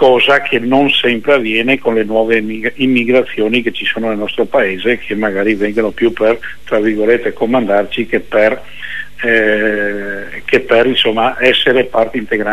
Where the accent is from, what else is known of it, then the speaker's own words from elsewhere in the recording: Veneto, Italy; anche io come veneto, come italiano